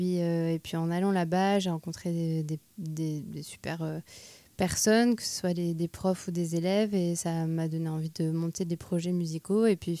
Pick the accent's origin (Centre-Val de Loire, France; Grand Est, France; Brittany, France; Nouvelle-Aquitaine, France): Centre-Val de Loire, France; Vendôme; c'est vrai qu'à Vendôme, là où j'ai grandi, il n'y a pas masse de choses à faire, on n'est pas à Tours